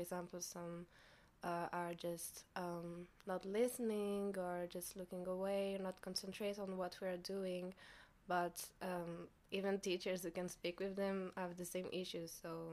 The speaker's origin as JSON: {"language": "English", "country": "France", "lives_now": "Warsaw, Poland", "said": "I'm 18 years old, I am from France, and I just graduated from high school, and now I'm working in a special kindergarten in Warsaw."}